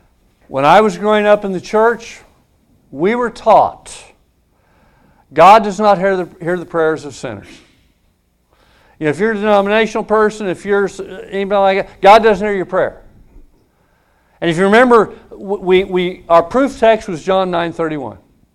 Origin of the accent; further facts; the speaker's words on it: Wichita, Kansas, United States; I grew up in Wichita, Kansas. 250,000 people at that time. And man, I would ride all over Wichita.